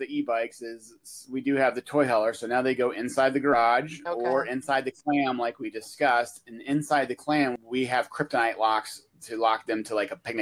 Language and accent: English; Alaska, United States; I mean, we are from Alaska and we yeah. do have weapons.